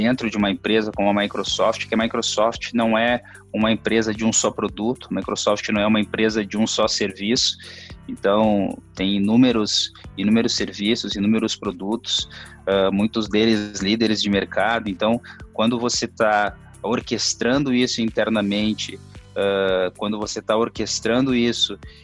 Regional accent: Porto Alegre, Rio Grande do Sul, Brazil; moved away as an adult; now in São Paulo, Brazil; Eu sou natural de Porto Alegre. Estou aqui em São Paulo já faz uns 10, 11 anos

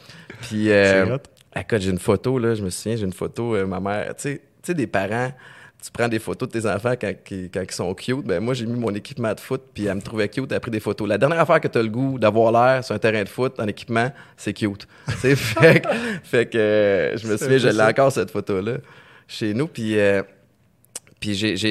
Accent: Montreal, Quebec, Canada; j'ai grandi à Montréal-Nord. Okay. Antique Montréal-Nord, dans ce coin-là.

